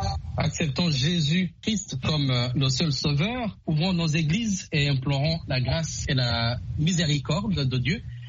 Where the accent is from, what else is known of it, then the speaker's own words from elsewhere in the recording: Dakar, Senegal; à Dakar, chez moi au Sénégal.